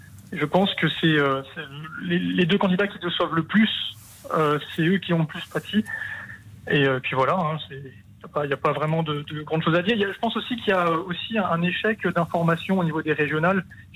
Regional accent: Grand Est, France; par exemple, moi je suis alsacien

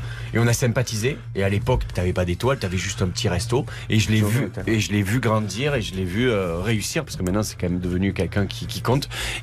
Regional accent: Perpignan, Occitanie, France; born there; Ouais, je suis né à Perpignan et toute ma famille est à Marseille, donc en fait, je me partage entre Perpignan et Marseille.

